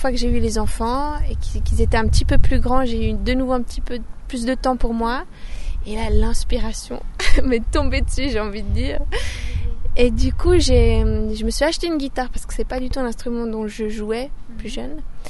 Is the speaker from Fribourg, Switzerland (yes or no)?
no; Genolier, Vaud, Switzerland; Oui, je viens de Genolier, juste au-dessus de Nyon.